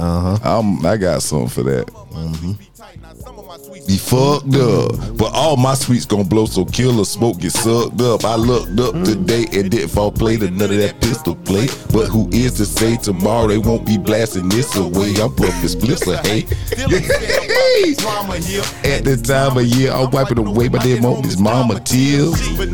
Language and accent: English; South Carolina, United States; also born or lived in Texas; I was born in Texas, but I grew up in South Carolina.